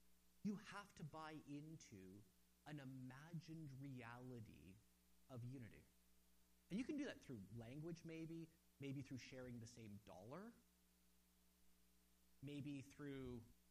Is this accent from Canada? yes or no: yes; Canada; So, I'm a Canadian.